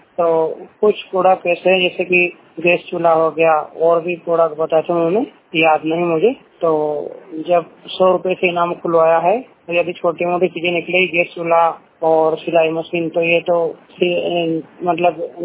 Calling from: Madhya Pradesh, India; मध्य प्रदेश पूर्णता डिस्ट्रिक्ट से।

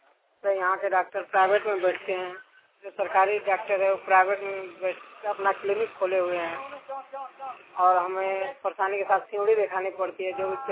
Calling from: Khatikund, Jharkhand, India; खाटीकुंड तिलिया चौक बाजार से बोल रहे हैं।

